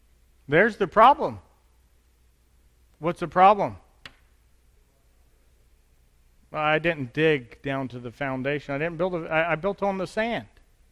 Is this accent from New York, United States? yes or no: no; Tennessee, United States; He's from Texas. I'm from Tennessee.